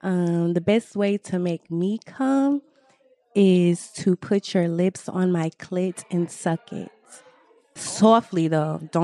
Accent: New York, United States; I'm 29. I'm originally from New York, but obviously I live out here.

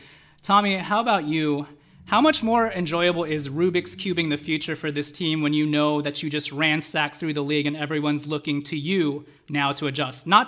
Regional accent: Philippines; because I'm Filipino.

